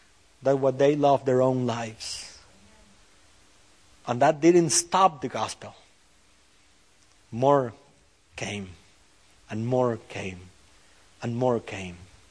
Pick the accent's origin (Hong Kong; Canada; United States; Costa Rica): Costa Rica; And that was my family growing up in Costa Rica. A rough neighborhood with a rough life.